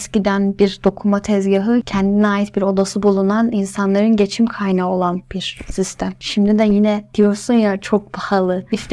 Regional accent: Ankara, Turkey; bir Ankaralı olarak

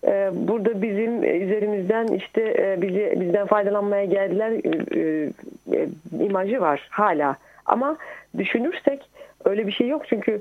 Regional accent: Kars, Turkey; Ben Karslıyım. Biz Kars'tayken

